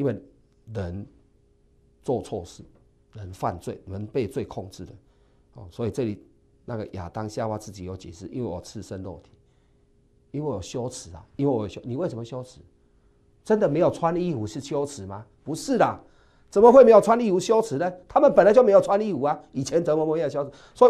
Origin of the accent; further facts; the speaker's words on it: Taiwan; 这就是我们台湾人讲的脚尾都冷去了